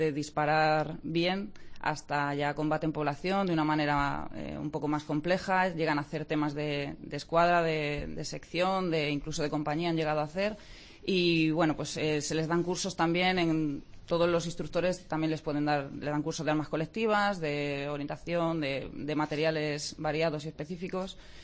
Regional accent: Madrid, Community of Madrid, Spain; Soy de Madrid.

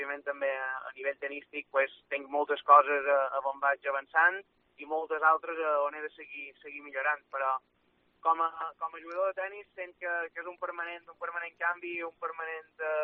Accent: Balearic Islands, Spain; perquè jo com a mallorquí, com a tenista

